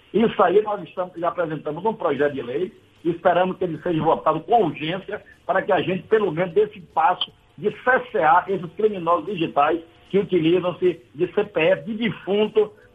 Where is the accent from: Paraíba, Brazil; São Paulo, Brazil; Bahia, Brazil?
Bahia, Brazil; Coração de Maria; numa zona rural, numa fazenda que eu tenho lá na cidade de Coração de Maria, minha terra natal